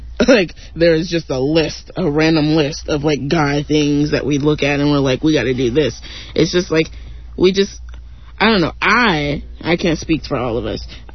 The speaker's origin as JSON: {"language": "English", "town": "Detroit", "region": "Michigan", "country": "United States", "tie": "born there", "said": "Anyways, I was born in Detroit. I have an excuse."}